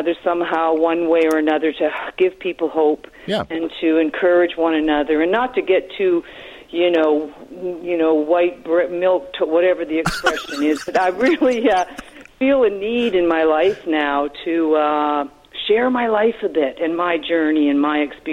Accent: Canada; I don't know if it's as a Canadian, maybe you don't see that as much or something

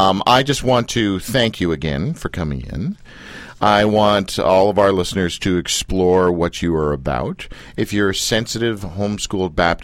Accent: Canada; We're Canadian.

